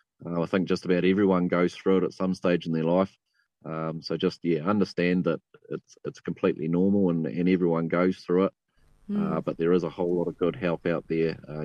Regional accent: New Zealand; What you think is a stoic attitude that you grow up with as a Kiwi male, and it's particularly strong in the rural sector.

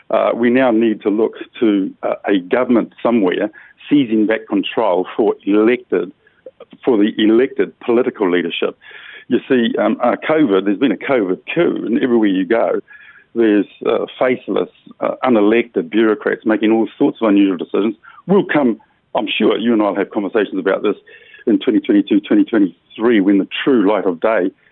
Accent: Gisborne, New Zealand; I am from Ngāti Porou.

